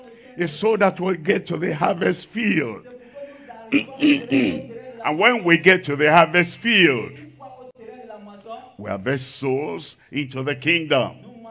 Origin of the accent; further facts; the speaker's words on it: Nigeria; Look at me. I'm not a Cameroonian. I am a Nigerian. I have impact in my country, Nigeria.